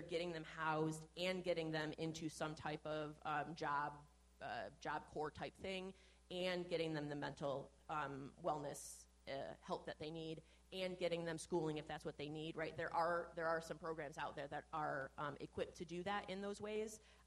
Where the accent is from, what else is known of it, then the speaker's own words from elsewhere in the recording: Worth, Illinois, United States; I am born and raised in Worth.